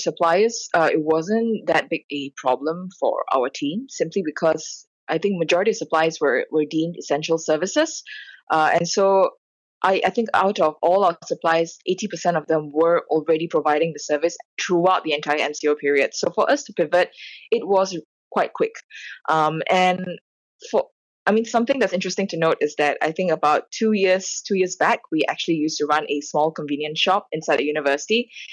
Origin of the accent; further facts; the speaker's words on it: Singapore; I'm personally Singaporean, so I don't read Malay